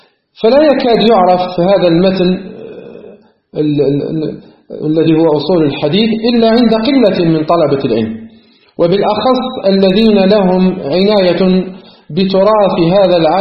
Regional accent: Algeria; من علماء بلدنا الجزائر

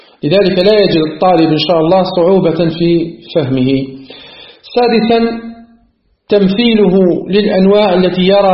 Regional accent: Algeria; من علماء بلدنا الجزائر

